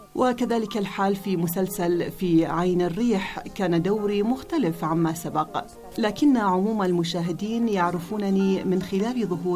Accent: Iran; also born or lived in United States; يعني أنا الآن في سن 40 تقريباً. إلى سن 5 كنت أعيش خارج إيران. … لكن والدتي ليست إيرانية، نعم إنها أمريكية، ولذا أنا ولدت

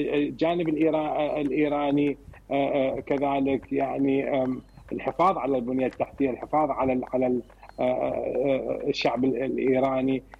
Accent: Iraq; أنا من وجهة نظري، من خلال أنا كعراقي جربنا الحرب

